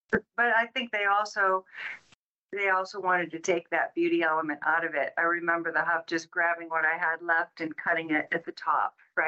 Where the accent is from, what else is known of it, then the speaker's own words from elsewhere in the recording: Midwest, United States; I grew up in the Midwest.